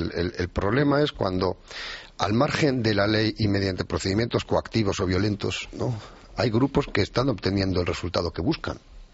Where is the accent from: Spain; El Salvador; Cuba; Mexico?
Spain; para nosotros, como españoles, es bueno que haya un partido socialista con un discurso nacional.